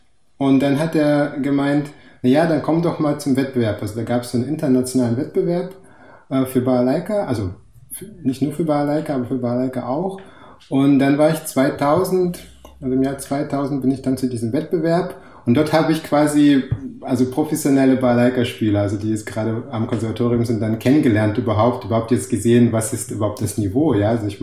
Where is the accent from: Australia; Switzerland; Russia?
Russia; Rostov-on-Don, Rostov Oblast; nach einem Urlaub in Russland, war ich in Rostov gewesen, also meine Heimatstadt.